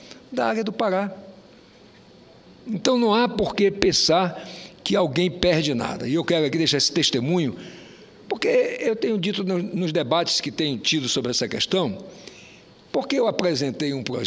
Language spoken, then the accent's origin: Portuguese; Amazon, Brazil; Mas eu me preocupo muito mais como amazônida.